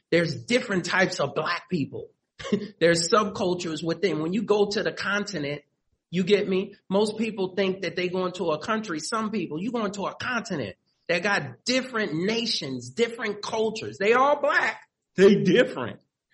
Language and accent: English; Los Angeles, California, United States; So as I'm growing up in South Central LA, I know that I'm a little bit different.